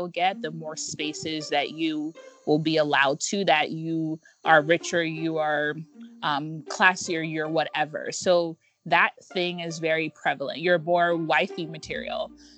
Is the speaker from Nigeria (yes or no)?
yes; Nigeria; Growing up in Nigeria, so the first part of that was like when we were kids running around, like we get really dark in the African sun.